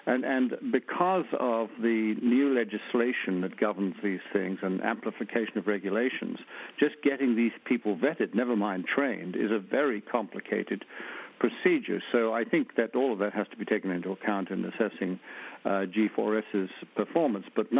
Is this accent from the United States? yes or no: no; United Kingdom; I'm a Brit.